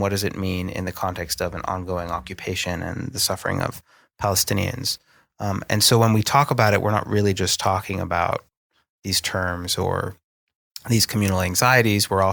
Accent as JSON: {"language": "English", "country": "United States", "tie": "born or raised there", "said": "at least where I grew up in the United States, a certain third rail of political life is talking in critical ways about some of the questions behind this"}